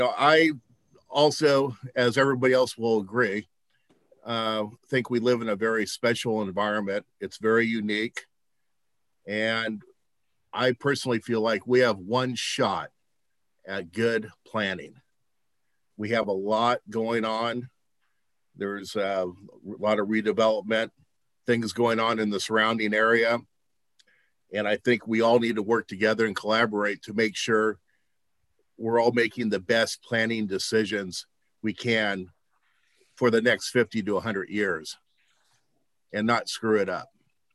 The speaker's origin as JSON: {"language": "English", "town": "Point Loma", "region": "California", "country": "United States", "tie": "born or raised there", "said": "I was born and raised here in Point Loma, third generation, and went through the schools and raised a daughter here"}